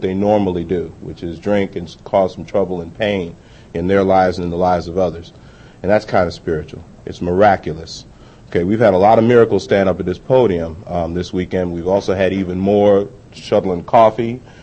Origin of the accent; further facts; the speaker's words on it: New York, United States; also born or lived in Knob Noster, Missouri; And then when I turned about 6 years old, we moved to New York. And New York is where I grew up. I grew up in Harlem